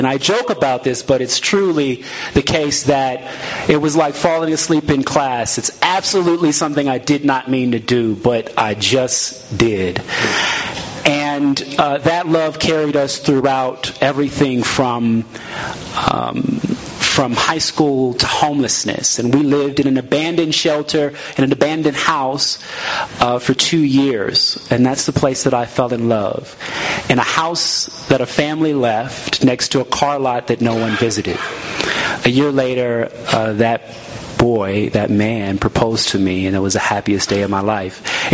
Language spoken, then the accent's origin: English; Oklahoma City, Oklahoma, United States; born there; I was born in Oklahoma City.